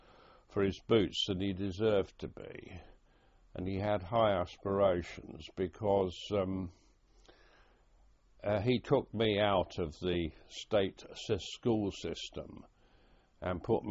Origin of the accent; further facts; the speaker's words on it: Twickenham, London, United Kingdom; born there; I was born in Twickenham, Tower Road, Twickenham, on the 3rd of October 1919.